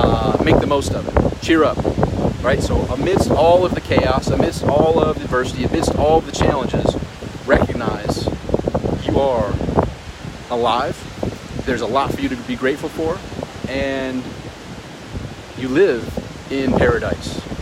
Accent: Rochester, New York, United States; I'm from Rochester, New York, and I have gone through those winters of scraping the ice off the windshield

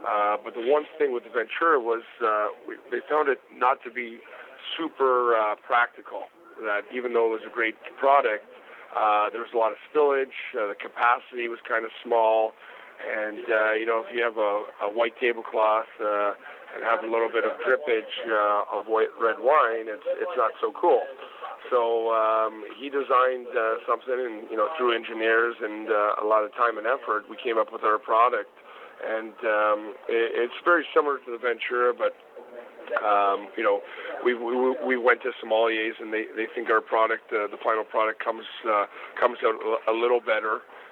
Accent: Niagara Lake, Ontario, Canada; But being from Canada, I'm from Niagara Lake, Ontario, Canada. Originally, that's my hometown, and you know, it's the capital of the world for ice wine.

